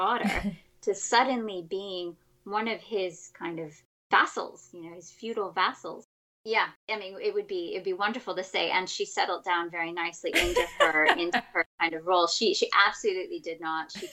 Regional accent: the South, United States; And I'm from the American South, and there's a phrase, come hell or high water, that we use.

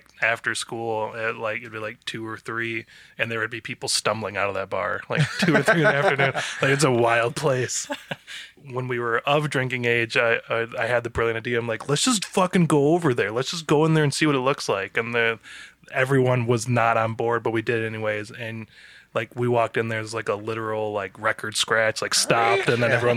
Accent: Taylor, United States; I grew up here in Taylor.

